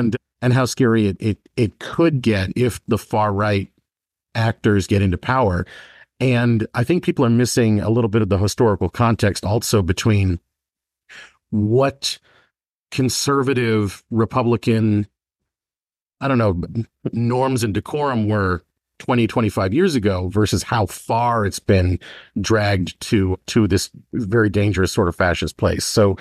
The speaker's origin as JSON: {"language": "English", "town": "Los Angeles", "region": "California", "country": "United States", "tie": "born or raised there", "said": "especially here in my hometown of Los Angeles"}